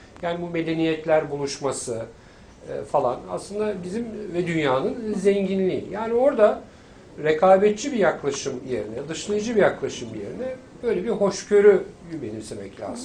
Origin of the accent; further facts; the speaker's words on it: Üsküdar, Istanbul, Turkey; Balkan göçmeni ailesi, Varna'dan göç etmişler. Üsküdar'da buluşmuşlar. Çocukluğum Üsküdar'da geçti ama bir asker çocuğu olarak 21 ev dolaştık.